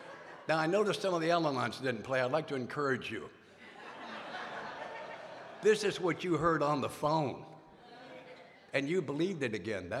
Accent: the South, United States; All right, now I'm from the South.

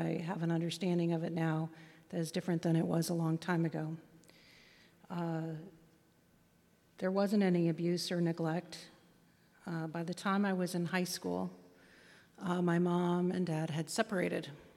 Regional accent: Aspen, Colorado, United States; We grew up in Aspen, which, you know, in the late 70s and the early 80s was quite a time.

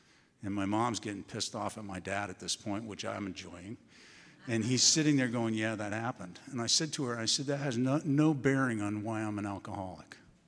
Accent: Aspen, Colorado, United States; And I grew up in Aspen. I grew taller in Aspen. I'm not sure I grew up.

